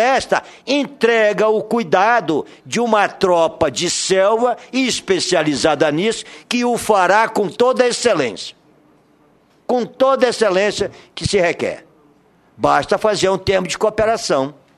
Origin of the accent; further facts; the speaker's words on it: Roraima, Brazil; Porque quando eu era menino, lá em Roraima, que eu sou roraimense, o pão que eu comia, o trigo não era brasileiro.